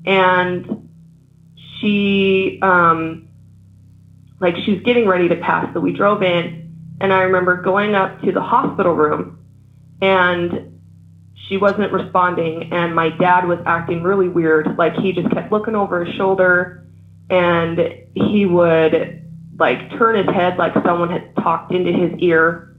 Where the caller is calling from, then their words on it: Salt Lake City, Utah, United States; I'm calling from Salt Lake City, Utah, actually.